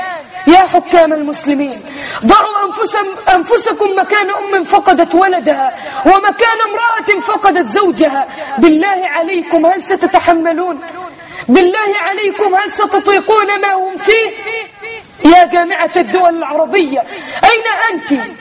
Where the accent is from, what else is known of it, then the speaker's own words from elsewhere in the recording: Egypt; بلدنا مصر